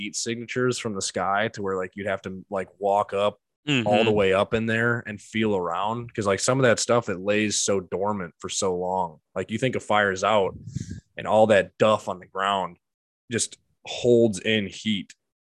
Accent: Illinois, United States; we come from Illinois. Like, there is no elevation where we're at.

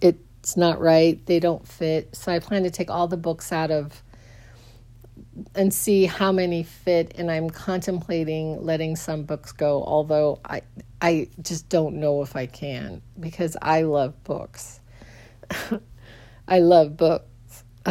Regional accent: Arizona, United States; I'd never seen a firefly in my life growing up in Arizona.

